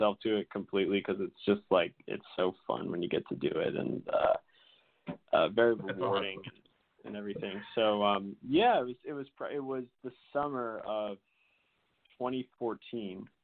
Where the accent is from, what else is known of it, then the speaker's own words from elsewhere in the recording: Newton, Massachusetts, United States; also born or lived in Chicago; I was born in Chicago, but I moved when I was with my family when I was three to Newton.